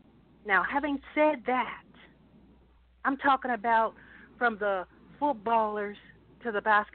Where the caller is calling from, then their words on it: Atlanta, Georgia, United States; I'm calling from Atlanta.